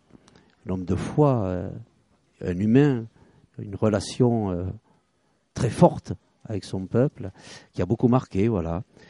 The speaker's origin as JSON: {"language": "French", "town": "Campuac", "region": "Occitanie", "country": "France", "tie": "born or raised there", "said": "Je suis natif de l'Aveyron, du nord Aveyron de Campuac."}